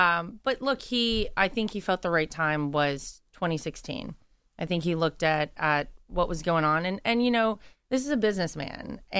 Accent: Wilmington, North Carolina, United States; to my hometown of Wilmington. And one thing led to another, and he told me that I was going to be responsible for winning him my home state, mm-hmm, of North Carolina

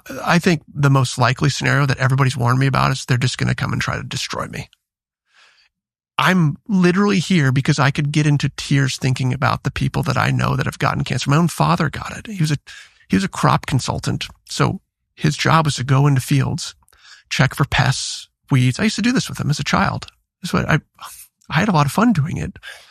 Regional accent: Iowa, United States; I went back to my hometown that I grew up in Iowa for the funeral of my best friend from high school for his father.

